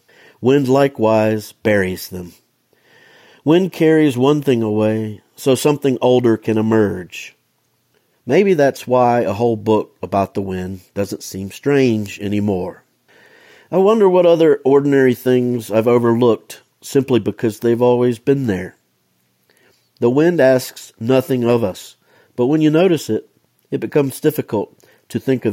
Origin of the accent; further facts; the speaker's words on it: Goodwell, Oklahoma, United States; from Goodwell, Oklahoma, here for the HPPR Radio Readers Book Club's 2026 Fall Read.